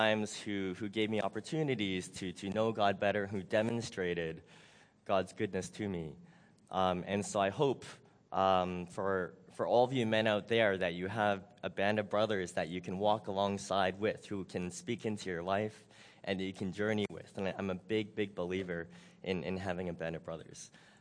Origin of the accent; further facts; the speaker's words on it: Canada; now in Singapore; I live in Singapore, but I was raised in Canada. I am of Japanese and Chinese descent. I am married to a Indonesian